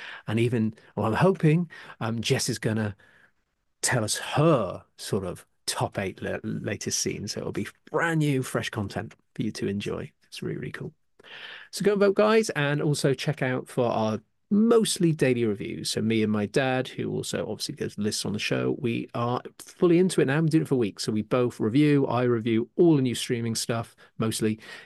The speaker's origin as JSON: {"language": "English", "country": "United Kingdom", "said": "I'm very proud as a Brit"}